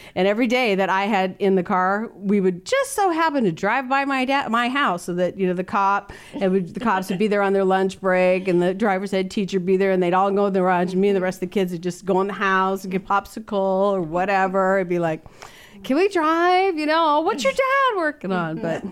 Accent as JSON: {"language": "English", "town": "Kenosha", "region": "Wisconsin", "country": "United States", "moved": "yes", "lives_now": "California, United States", "said": "We came from Kenosha. We moved to California in 68."}